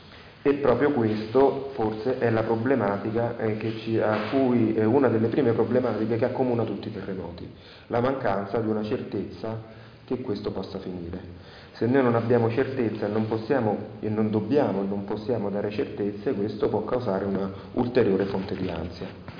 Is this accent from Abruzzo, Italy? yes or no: yes; L'Aquila, Abruzzo, Italy; In passato io da aquilano, perché sono di origine aquilana e ho avuto l'esperienza dei primi 9 mesi in tenda appena laureato, ho fatto il tirocinio lì.